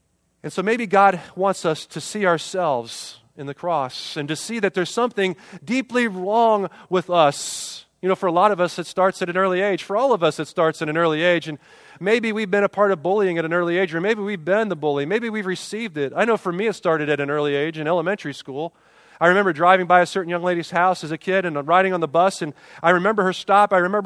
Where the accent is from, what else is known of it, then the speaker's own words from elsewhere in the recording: Englewood, Ohio, United States; I was a church planter in my hometown. In Englewood, Ohio, planted a church in a YMCA there called Living Water Church.